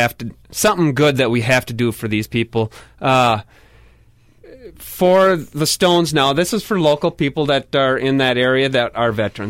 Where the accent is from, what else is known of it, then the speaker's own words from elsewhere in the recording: Somerset, United States; And I'm from Somerset, and I frequent New Richmond quite often.